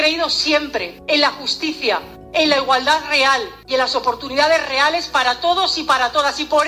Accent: Aragon, Spain; Hoy desde aquí, desde mi pueblo, desde mis raíces, acepto ser la candidata a la Secretaría General del Partido Socialista

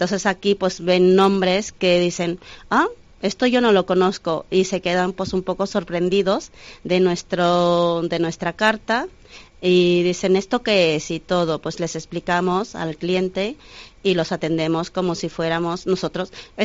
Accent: Cuernavaca, Morelos, Mexico; en mi región, que yo soy de Morelos, soy de la ciudad de Cuernavaca, de la eterna primavera

